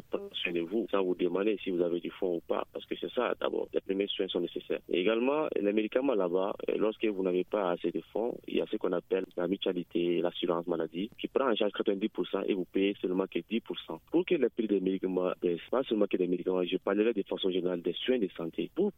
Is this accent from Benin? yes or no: no; Mali; Chez nous, au Mali